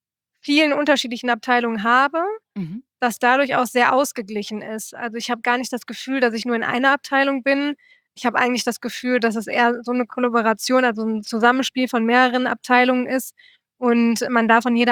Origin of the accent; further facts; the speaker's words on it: Cologne, North Rhine-Westphalia, Germany; weil ich gebürtig aus Köln komme